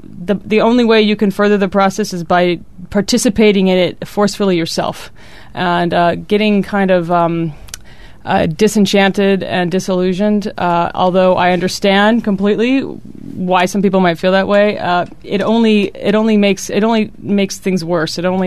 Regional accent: United States; I come from the United States

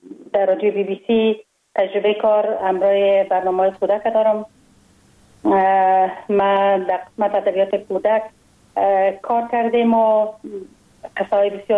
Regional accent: Kabul, Afghanistan; born there; ما خوشبختانه در یک خانواده روشن فکر به دنیا آمدم. در شهر کابل در محله کوتی سنگی تولد شدم.

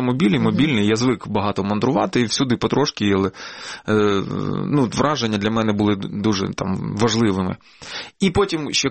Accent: Lutsk, Volyn Oblast, Ukraine; Так, я з Луцька.

